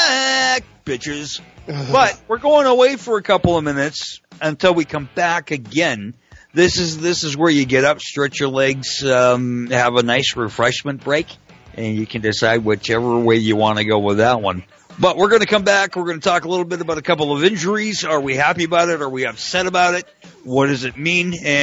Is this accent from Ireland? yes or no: no; Canada; I know I sound biased because I'm Canadian